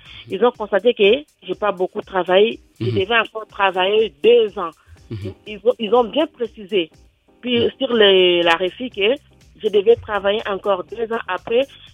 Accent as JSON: {"language": "French", "region": "Kinshasa", "country": "DR Congo", "moved": "yes", "lives_now": "France", "said": "Ça fait 15 ans que je suis en France. Je suis réfugiée du Congo démocratique Kinshasa."}